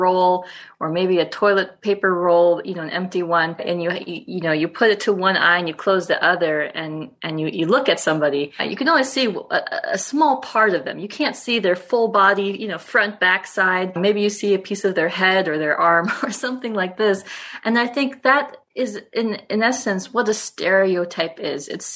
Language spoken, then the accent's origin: English; South Carolina, United States; born there; myself, born in South Carolina